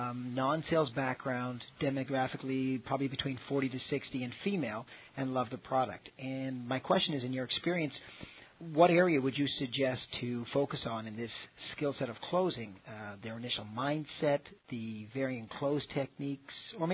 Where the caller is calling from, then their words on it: Vancouver, British Columbia, Canada; And I'm calling from Vancouver, Canada